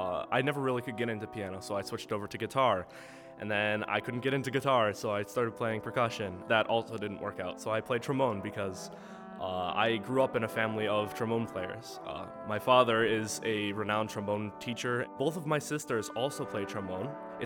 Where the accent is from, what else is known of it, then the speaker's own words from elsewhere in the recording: Schererville, Indiana, United States; I am 18 years old and I'm from Schererville, Indiana.